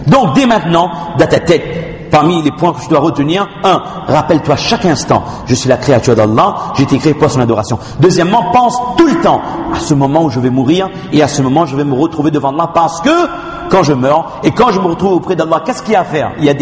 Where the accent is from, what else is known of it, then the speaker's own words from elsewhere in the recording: France; Je suis français et donc européen. De quelle pratique rituelle? Je suis la religion de l'islam.